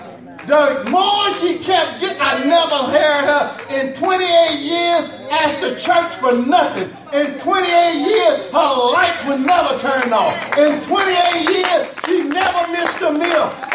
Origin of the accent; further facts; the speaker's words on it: Louisiana, United States; I'm from Louisiana. Y'all been to Southern Louisiana? Anybody been to Southern Louisiana?